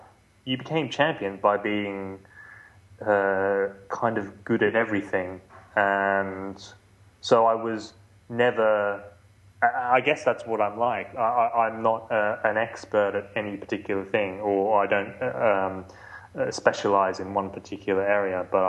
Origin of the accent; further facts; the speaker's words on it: Australia; moved away as an adult; now in London, United Kingdom; So I moved in 2004 from Australia to London.